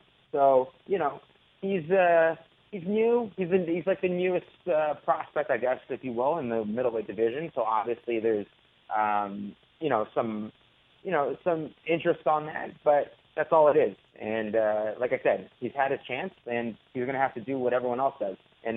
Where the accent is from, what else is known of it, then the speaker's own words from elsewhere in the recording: Toronto, Ontario, Canada; it makes sense that they want me to fight in Toronto because I'm from Toronto